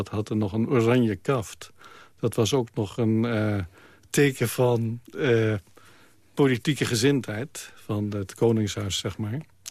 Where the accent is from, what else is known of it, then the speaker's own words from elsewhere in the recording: Amsterdam, North Holland, Netherlands; Nee, ik ben in Amsterdam opgegroeid.